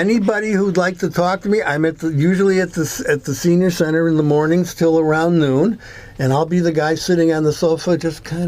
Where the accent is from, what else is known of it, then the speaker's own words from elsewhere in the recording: Chicago, Illinois, United States; And I grew up in Chicago in a family of Daily Democrats, and I was at the Democratic Convention.